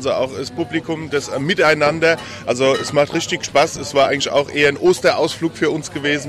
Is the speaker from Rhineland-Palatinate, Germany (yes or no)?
yes; Rhineland-Palatinate, Germany; Wir kommen aus der Nähe von Mainz.